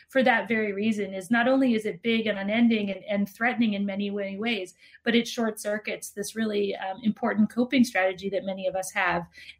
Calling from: Canada; I'm calling in from Canada

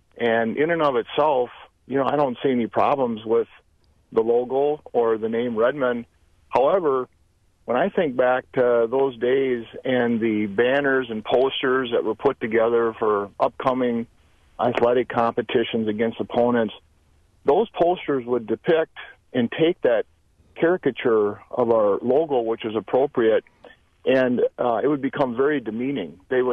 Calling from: Hayward, United States; Of course, I'm calling from the Hayward area

